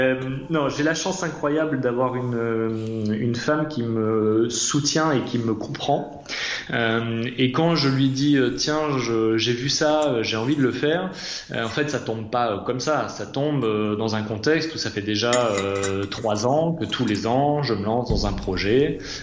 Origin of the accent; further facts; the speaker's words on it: Massif Central, France; j'ai grandi dans le Massif Central où je passais ma vie à skier à faire du vélo etc.